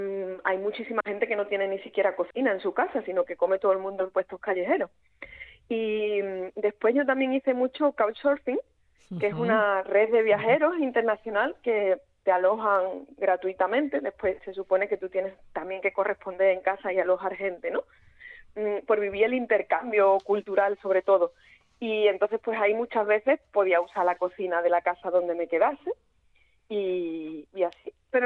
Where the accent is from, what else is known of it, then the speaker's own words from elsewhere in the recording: Huelva, Andalusia, Spain; que yo me crié en Huelva, entonces una zona que conocía mucho